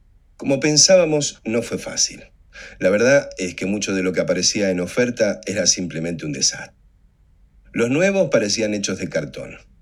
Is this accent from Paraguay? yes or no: no; Argentina; vengo de Argentina.